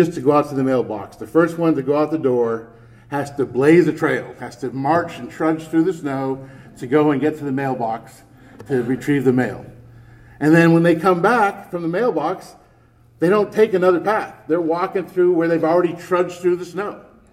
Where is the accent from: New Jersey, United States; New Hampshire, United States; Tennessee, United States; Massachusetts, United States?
New Hampshire, United States; But I grew up in New Hampshire, and in the wintertime, down here everybody looks forward to the wintertime.